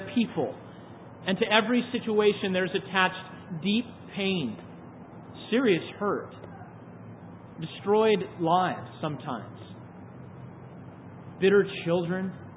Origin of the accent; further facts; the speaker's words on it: United States; I was raised in Christian America, if you want to call it that. I was raised within the church, the evangelical church, my whole life.